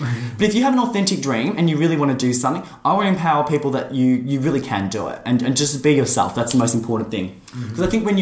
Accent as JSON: {"language": "English", "region": "Victoria", "country": "Australia", "tie": "born or raised there", "said": "I grew up outside of Melbourne in a small town, and I was always restricted."}